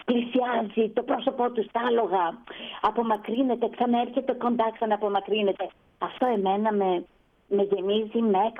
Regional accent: Greece; Όμως, το να εκπροσωπείς τη χώρα σου, ακόμα και τον εαυτό σου σαν Ελληνίδα, σε μια μεγάλη τέτοια έκθεση διεθνή, είναι πάρα πολύ μεγάλο γεγονός.

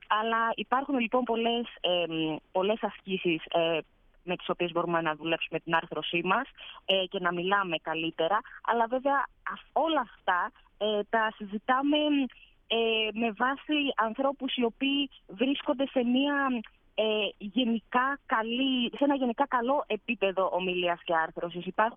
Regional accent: Greece; moved away as an adult; also born or lived in Barcelona, Spain; Λοιπόν, εγώ έφυγα από την Ελλάδα για πρώτη φορά το 2014, πρέπει να ήταν, το 2014 περίπου νομίζω, και πήγα στην Ισπανία για να κάνω το μεταπτυχιακό μου.

